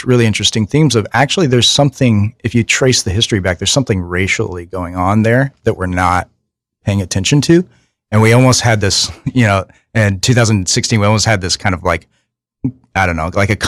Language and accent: English; Illinois, United States; I'm from Southern Illinois.